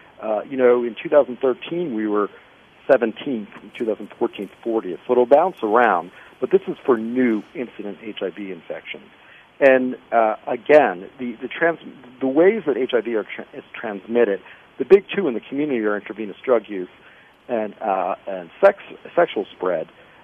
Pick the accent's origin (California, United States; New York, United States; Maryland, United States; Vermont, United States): New York, United States; New York City; now in Florida, United States; I mean, I'm from New York City. That's where I practiced before.